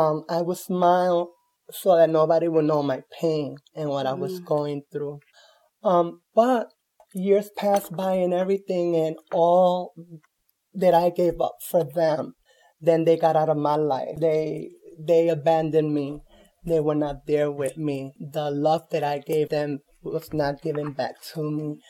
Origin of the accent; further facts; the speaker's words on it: Brooklyn, New York, United States; born there; I was born in November 1966. I was born in Brooklyn, New York.